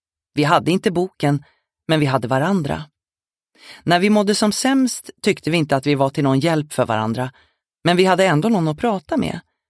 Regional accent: Ludvika, Dalarna County, Sweden; born there; Jag är född i Ludvika.

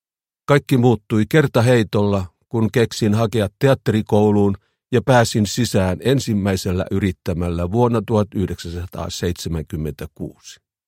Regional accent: Somero, Southwest Finland, Finland; moved away as an adult; now in Helsinki, Finland; kun muutin Somerolta Helsinkiin vuonna 1974 ja aloin opiskella

